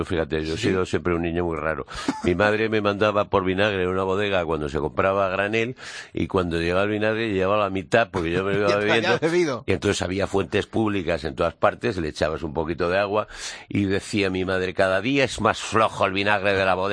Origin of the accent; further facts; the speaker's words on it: Madrid, Community of Madrid, Spain; Los de la Prospe, que hemos ido siempre. Yo soy de la Prospe